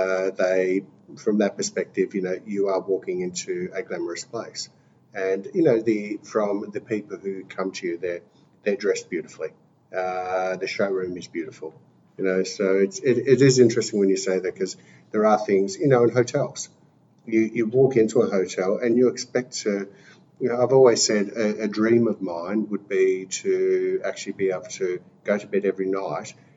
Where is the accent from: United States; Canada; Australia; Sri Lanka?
Australia; Moonee Ponds, Victoria; growing up in Moonee Ponds, there was a lot of Italians and a lot of Greeks as well.